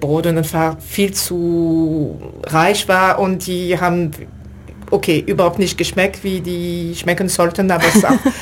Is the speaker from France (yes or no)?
yes; France; ich komme aus Frankreich.